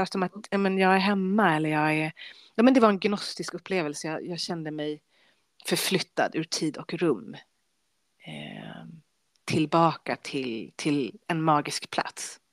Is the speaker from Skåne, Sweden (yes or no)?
no; Kungsängen, Stockholm County, Sweden; där jag växte upp som tonåring i Upplands-Bro kommun, Kungsängen.